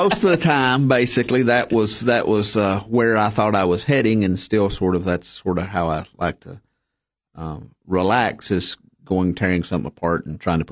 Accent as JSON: {"language": "English", "town": "Monterey", "region": "Tennessee", "country": "United States", "tie": "born or raised there", "said": "I was born and raised in Monterey, up on the hill, went to school there."}